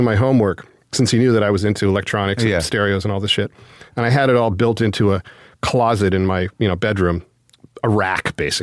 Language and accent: English; Berkeley, California, United States; I grew up in Berkeley.